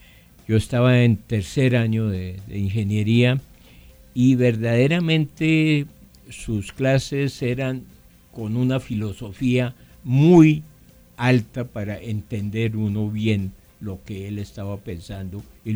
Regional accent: Colombia; En Francia soy el único colombiano

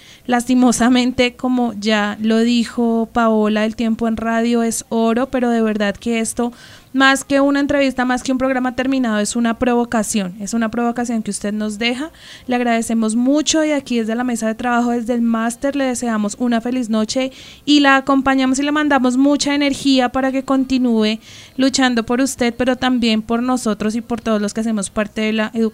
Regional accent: Bogotá, Colombia; Y eso creo que en una sociedad como la colombiana, como la bogotana, en la que no somos tan solidarios, es muy, muy, muy interesante.

